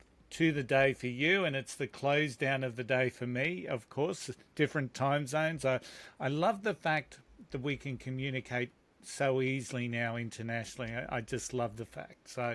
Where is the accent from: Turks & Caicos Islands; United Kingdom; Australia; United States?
Australia; because I'm Australian, some of our American listeners may not get that whole gist